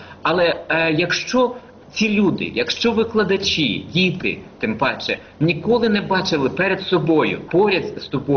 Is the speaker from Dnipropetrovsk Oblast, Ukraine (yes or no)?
yes; Dnipro, Dnipropetrovsk Oblast, Ukraine; also born or lived in Kharkiv; Я взагалі сам із Дніпропетровська, як то кажуть, мала батьківщина Дніпропетровськ. Потім приїхав до Харкова навчатися у спеціалізованій гімназії для незрячих дітей.